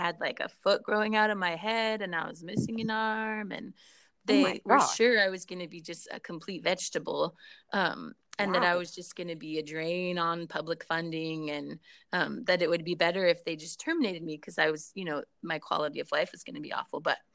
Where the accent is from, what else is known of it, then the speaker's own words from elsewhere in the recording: San Diego, California, United States; also born or lived in Utah; So really, I grew up in San Diego.